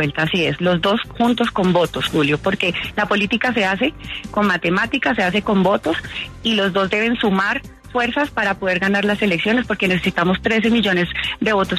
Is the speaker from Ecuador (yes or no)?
no; Bogotá, Colombia; also born or lived in Cali; Nosotros llegamos de la ciudad de Cali cuando yo tenía 5 años y llegamos a la ciudad de Bogotá